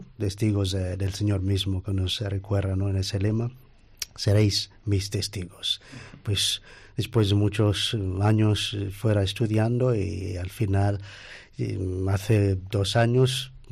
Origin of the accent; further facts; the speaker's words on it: Mombasa, Mombasa County, Kenya; yo soy de Kenia, pues nací en esa ciudad, la segunda ciudad del, digamos, más grande, importante del país, Mombasa.